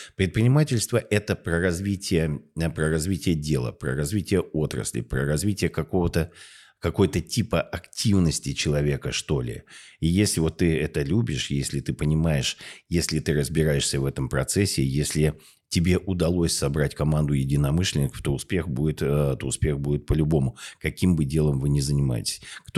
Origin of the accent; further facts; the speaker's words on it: Novosibirsk, Novosibirsk Oblast, Russia; я сам родом из Новосибирского академгородка, и мои родители ученые.